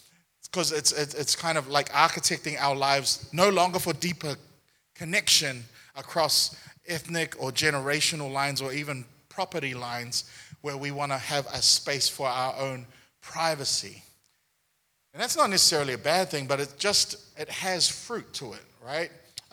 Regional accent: Auckland, New Zealand; I remember growing up in New Zealand, in Auckland, New Zealand. Now, where I lived is an area called Mount Wellington in East Auckland.

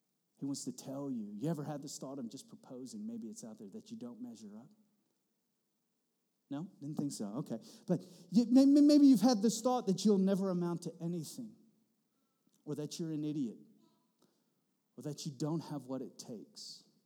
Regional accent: United States; As a husband, as a father, as an American, I find myself sometimes consumed with next March and March 2025 bread.

